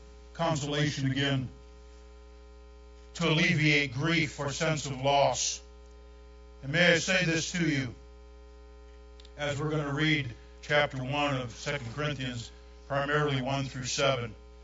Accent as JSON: {"language": "English", "region": "New York", "country": "United States", "said": "I'm a New Yorker, just like everybody else."}